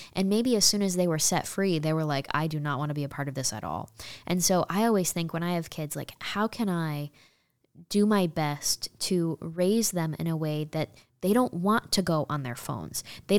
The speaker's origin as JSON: {"language": "English", "region": "New York", "country": "United States", "lives_now": "Texas, United States", "said": "I moved from New York State, to Texas."}